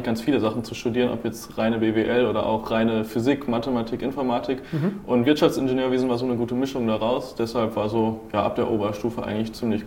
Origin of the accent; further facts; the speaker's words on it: Dortmund, North Rhine-Westphalia, Germany; ich komme aus Dortmund und studiere auch an der TU Dortmund